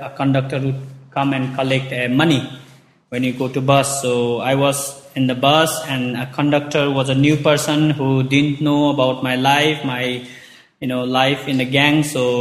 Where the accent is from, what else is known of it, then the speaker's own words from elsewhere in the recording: Nepal; I am from Nepal, and I was raised in the Orthodox Hindu family.